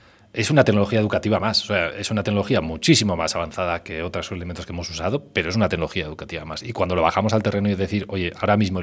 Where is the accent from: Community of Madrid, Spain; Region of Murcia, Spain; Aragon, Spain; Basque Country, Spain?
Aragon, Spain; Zaragoza; yo repito siempre lo mismo, yo vengo de Zaragoza, ¿no?